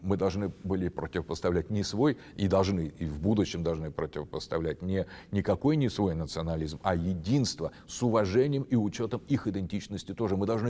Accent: Russia; Мы великороссы, вы белорусы.

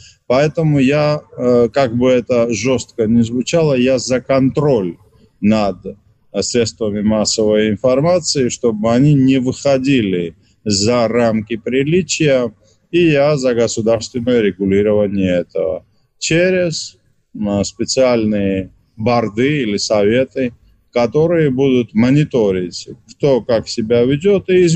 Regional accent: Georgia; я как православный христианин, грузин, традиционалист, любящий очень Россию, русскую культуру

